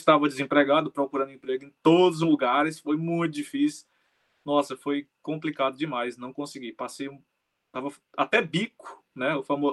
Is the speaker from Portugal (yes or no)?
no; Barreiras, Bahia, Brazil; born there; É, tanto que a gente não tem um sotaque tão forte. Na região que eu nasci, né? Barreiras, é um sotaque um pouco mais tranquilo, é uma região oeste da Bahia.